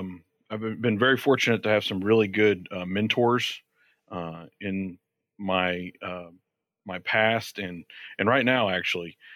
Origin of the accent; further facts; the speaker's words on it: Georgia, United States; Well, I'm originally from Georgia. Don't hold that against me.